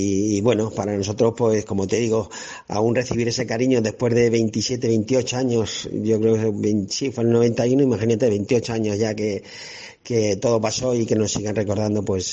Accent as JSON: {"language": "Spanish", "town": "Albacete", "region": "Castilla-La Mancha", "country": "Spain", "tie": "born or raised there", "said": "y más aquí de Albacete, nacido y criado aquí en Albacete"}